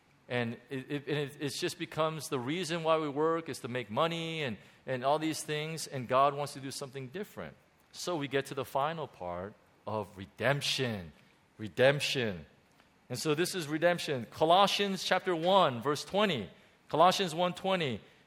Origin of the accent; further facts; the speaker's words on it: California, United States; now in Hong Kong; I may have shared this before, but I'm from Southern California. And in Southern California, we're probably a little bit more superficial than other people. And so I'm a Southern Californian, so I can say that.